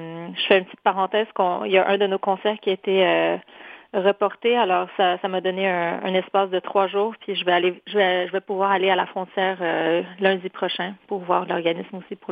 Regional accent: Poland; now in Quebec, Canada; je suis polonaise d'origine.

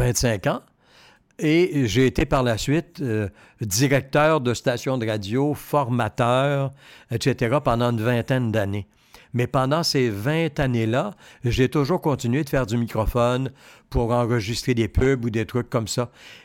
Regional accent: Montreal, Quebec, Canada; born there; Né à Montréal, sur Saint-Denis, à deux portes de chez Clermont Motors.

